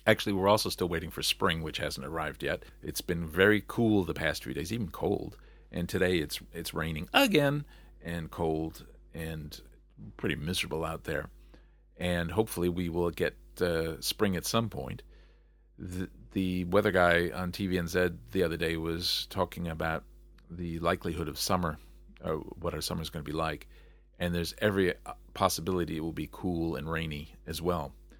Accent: United States; it's something that I don't personally have any connection to as an American

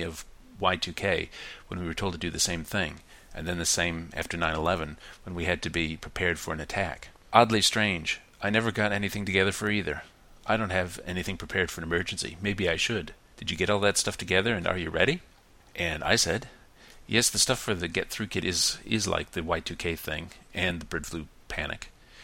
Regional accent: Texas, United States; also born or lived in Oklahoma; it's like living in Tornado Alley when I was growing up in Texas and Oklahoma.

